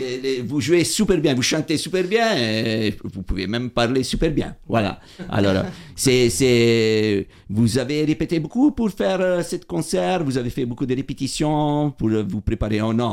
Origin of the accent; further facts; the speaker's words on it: Italy; Ok, je suis italien, tu sais, on parle tout le temps, nous.